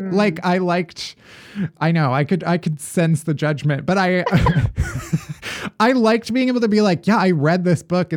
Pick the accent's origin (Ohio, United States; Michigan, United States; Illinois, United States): Illinois, United States; Okay. I grew up in the southwest suburbs.